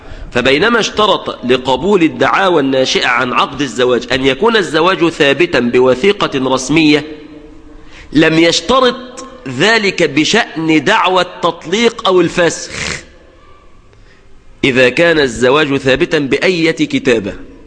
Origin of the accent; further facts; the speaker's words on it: Egypt; يعني الشباب والبنات هنا بيبلغوا في البلد عندنا في مصر